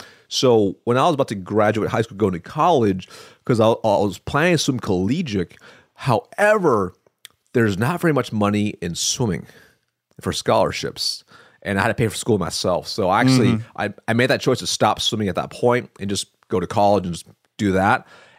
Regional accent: Eugene, Oregon, United States; And I'm from Eugene. So down there, a lot of people just typically don't even have AC.

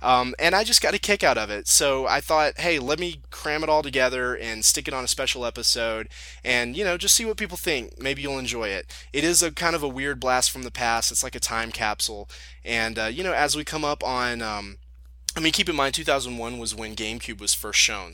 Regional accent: the South, United States; accent: southern; hearing me and my funny southern accent before it was drowned out by hanging out with people who weren't from the south

